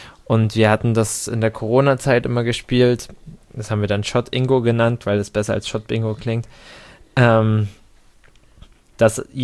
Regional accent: Netherlands; Niederlanden

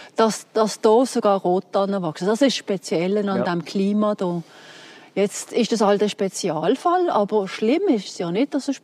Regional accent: Basel-Landschaft, Switzerland; Wir sagen Lehm im Baselbiet. Ja. Wir haben ja, ich komme aus dem Leimental.

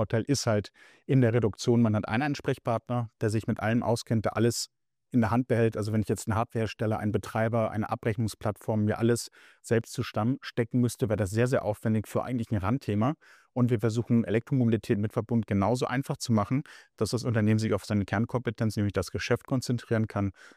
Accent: Schleswig-Holstein, Germany; Ich bin in Norddeutschland groß geworden, zwischen Hamburg und Sylt an der deutschen Nordseeküste. Und in meinem Ort war eine große Ölraffinerie.

